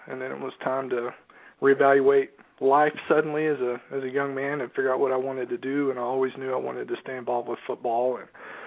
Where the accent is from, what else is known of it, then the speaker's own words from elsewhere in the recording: Amarillo, Texas, United States; Yeah, born and raised in West Texas, Amarillo.